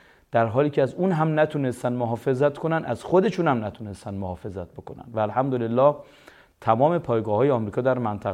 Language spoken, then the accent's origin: Persian; Iran; ما چون ایرانی هستیم